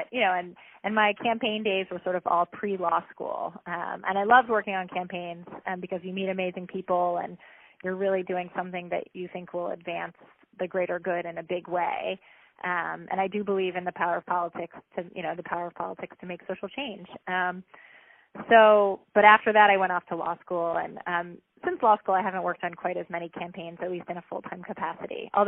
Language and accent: English; Washington, District of Columbia, United States; also born or lived in Bethesda, Maryland; So I grew up in Washington, D.C. until eighth grade. I believe we moved to Bethesda, and then I went to Walt Whitman High School.